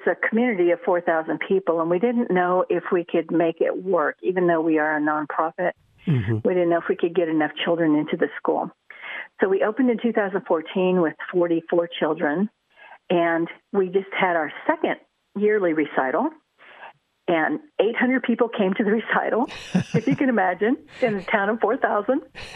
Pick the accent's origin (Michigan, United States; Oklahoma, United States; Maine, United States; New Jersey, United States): Oklahoma, United States; Growing up on the Osage Reservation, because of the impact of Maria and Marjorie Tallchief, every child wanted to be a ballet dancer, and even the boys took ballet. It was just a normal thing in our tribe.